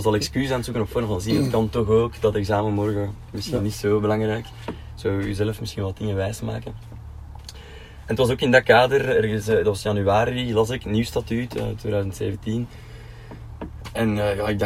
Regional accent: Londerzeel, Flanders, Belgium; 28 jaar. Ik kom uit Londerzeel, dus iets minder groen als hier, tussen Antwerpen en Brussel.

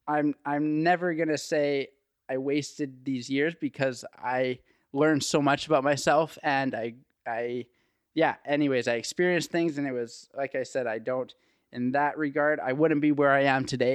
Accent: Trail, British Columbia, Canada; hey, I'm from Trail BC, blah, blah, blah. I want to open up a clothing store. How would I get in contact with your Western Canadian sales rep?

